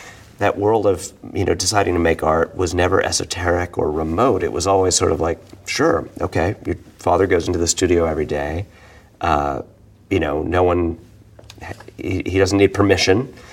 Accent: New York City, New York, United States; like being a New Yorker, you know, being a bohemian, growing up, you know, well, not religiously Jewish, but in kind of the cultural Jewish stuff of New York

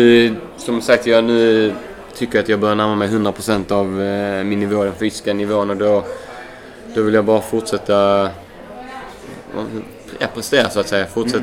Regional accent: Sweden; Men det var jag är svensk.

